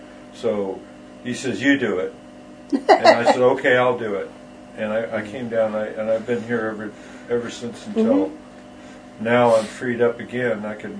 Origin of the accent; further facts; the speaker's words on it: San Fernando, California, United States; born there; I was born in San Fernando, California.